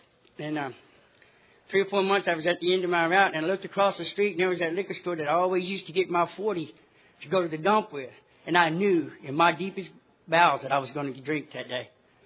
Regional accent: Texas, United States; born there; I was born in Texas, but I got sober out there in California 40 years later.

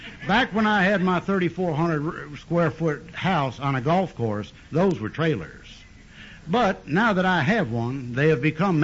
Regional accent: Parma, Ohio, United States; born there; I was born in Parma. That's a suburb of Cleveland, 35 miles from Akron.

